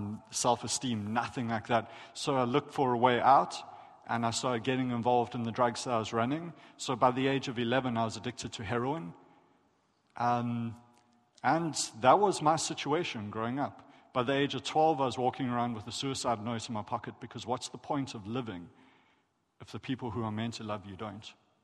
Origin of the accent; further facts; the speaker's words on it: KwaZulu-Natal, South Africa; I am South African. I was born and raised in a place called The Bluff. No kidding. Really bad joke. And the Bluff is a relatively impoverished area within South Africa.